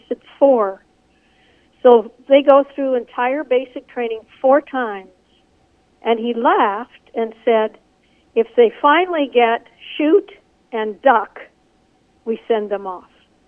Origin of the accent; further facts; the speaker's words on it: California, United States; I mean, I came from California. I was in particular communities that were very highly integrated.